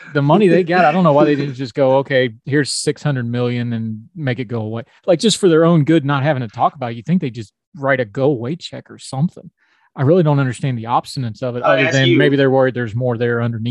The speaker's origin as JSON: {"language": "English", "region": "West Virginia", "country": "United States", "said": "I'm from West Virginia. Let me tell you about some bad water problems and environmental issues."}